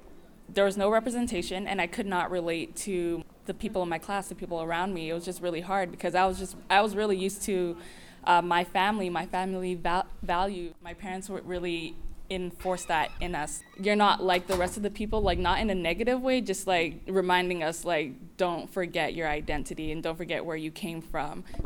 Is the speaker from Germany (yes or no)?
no; Maple Ridge, British Columbia, Canada; also born or lived in South Africa / Burnaby / Terrace / Kelowna; I'm a third-year journalist at Ryerson University. I'm from Maple Ridge, BC. Originally, I was born in South Africa, and then we moved to Burnaby, BC. And then I grew up there till I was like about five